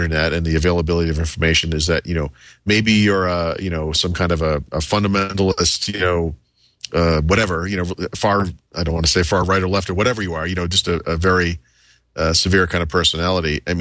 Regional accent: Boston, Massachusetts, United States; I'm from Boston, but if I were to move to Colorado or something and I miss the Red Sox

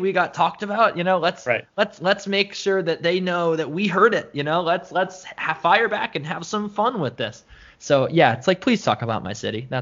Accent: Connecticut, United States; so for where I grew up in Connecticut, like John Oliver did a bit about this waste plant that was in the town next to us.

